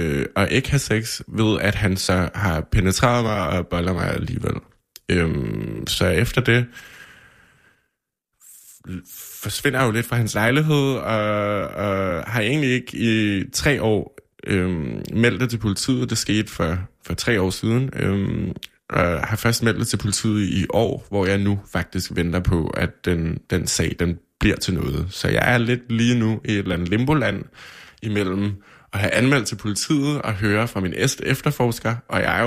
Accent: Køge, Zealand, Denmark; also born or lived in Nykøbing Falster; now in Copenhagen, Denmark; og jeg er 27 år gammel. Jeg er født og opvokset i Nykøbing Falster, eller jeg er født og opvokset i Køge og har boet i Nykøbing Falster i et del af mit liv.

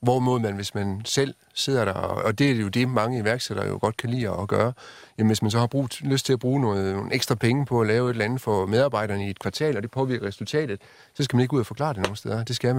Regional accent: Jutland, Denmark; jeg er fra Jylland

